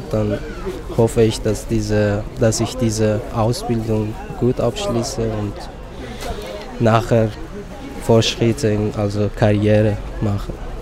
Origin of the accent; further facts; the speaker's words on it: Afghanistan; German is a second language; now in Basel, Switzerland; Ursprünglich komme ich aus Afghanistan. Seit ungefähr 3,5 Jahren bin ich hier in der Schweiz.